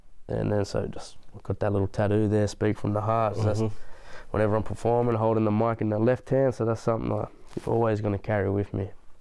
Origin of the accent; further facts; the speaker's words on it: Nowra, New South Wales, Australia; I'm from Nowra.